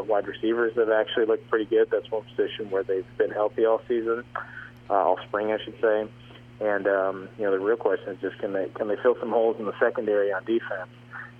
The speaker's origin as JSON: {"language": "English", "region": "Texas", "country": "United States", "tie": "born or raised there", "said": "Well, yeah, I grew up in Texas, so I've eaten there many times."}